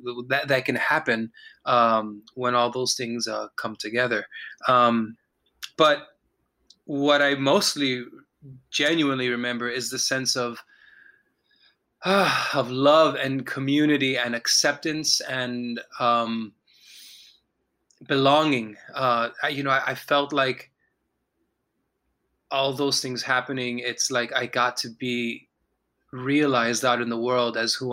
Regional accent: Miami, Florida, United States; I was born in Miami, Florida, and, raised in a community where dealing with the Cuban government in any kind of way or going to Cuba was frownedly looked upon, including my own family.

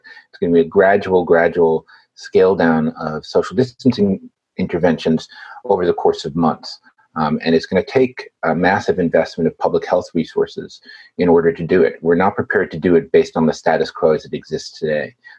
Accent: New York, United States; I think as a New Yorker, I think it's a fine place to live.

